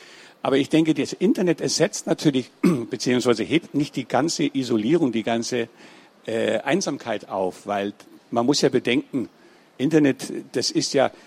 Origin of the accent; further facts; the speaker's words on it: Iceland; German is a second language; ich bin ja immer noch ziemlich fit und gar nicht so uralt. Aber habe Island erlebt als einen primitiven Bauernstadt. Jetzt hat sich das völlig gewandelt. Also mein Heimatdorf ist jetzt eine ganz lebhafte Metropole geworden.